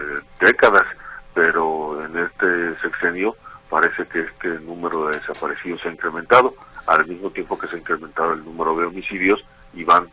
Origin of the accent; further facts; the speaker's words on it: Mexico; nuestra obligación como mexicanos